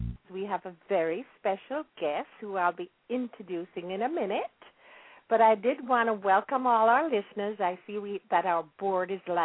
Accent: Jamaica; now in United States; during my growing up, and I grew up in Jamaica during the 40s and 50s

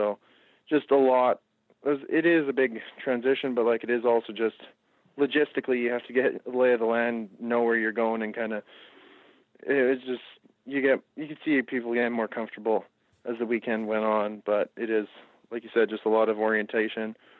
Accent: Winnipeg, Manitoba, Canada; So I got picked by the Winnipeg Blue Bombers, my hometown team, in the 8th pick.

